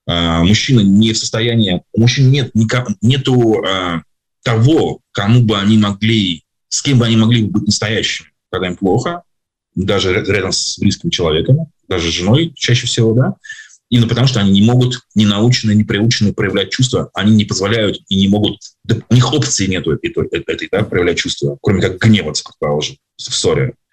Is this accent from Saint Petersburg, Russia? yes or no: yes; Saint Petersburg, Russia; Я из Санкт-Петербурга